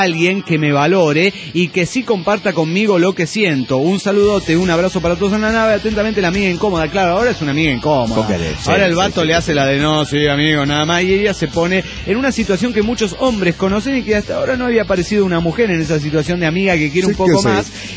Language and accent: Spanish; Morelia, Michoacán, Mexico; de Morelia, Michoacán.